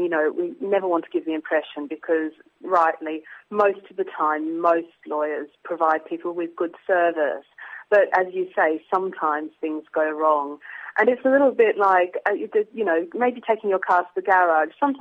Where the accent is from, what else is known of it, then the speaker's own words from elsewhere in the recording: Australia; I'm an Australian lawyer, but over here it's quite important